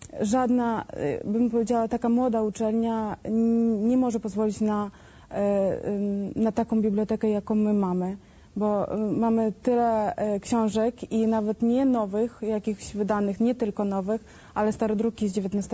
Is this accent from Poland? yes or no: no; Ukraine; Tak, pochodzę z Ukrainy.